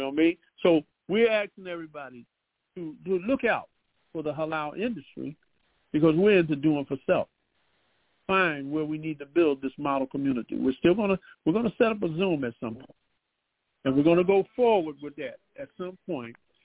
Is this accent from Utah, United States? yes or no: no; Philadelphia, Pennsylvania, United States; I remember growing up in South Philly, we grew up with those like pearl white looking steps, marble white, I would say.